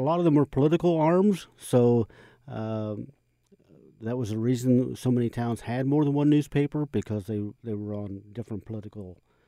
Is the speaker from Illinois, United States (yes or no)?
yes; Tuscola, Illinois, United States; Well, when I grew up in Tuscola, it was a two-newspaper town, a town of less than 5,000 people.